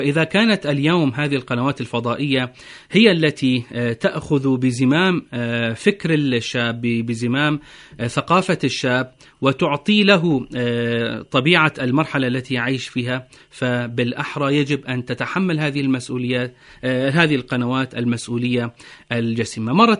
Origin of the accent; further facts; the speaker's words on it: Iraq; كما عندنا في العراق